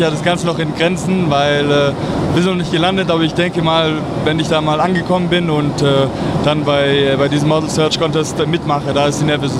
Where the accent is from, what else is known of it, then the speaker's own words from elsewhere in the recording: Stuttgart, Baden-Württemberg, Germany; ich komme aus Aalen, nee, Stuttgart ist das Ganze.